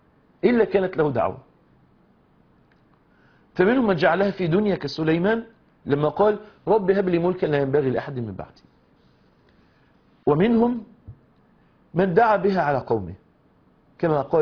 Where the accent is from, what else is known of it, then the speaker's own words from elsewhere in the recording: Egypt; النبي قايم كده زي ما احنا بنقول عندنا في اللغه الدارجه عندنا في مصر مزاجه رايق